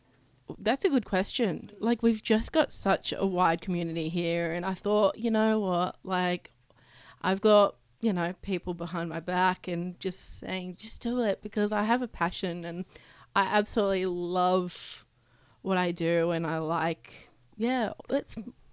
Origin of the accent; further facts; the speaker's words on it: Sydney, New South Wales, Australia; And even when I grew up in Sydney, like, it was very mixed, and it still is.